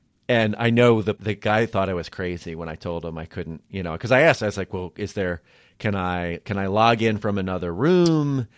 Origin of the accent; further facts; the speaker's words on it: New Jersey, United States; So I just briefly, like, I grew up in South Jersey.